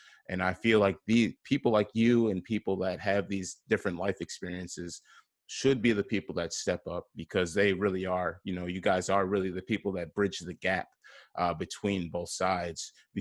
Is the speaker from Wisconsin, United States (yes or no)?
yes; Kenosha, Wisconsin, United States; I'm born and raised in Kenosha, so I've seen how things have been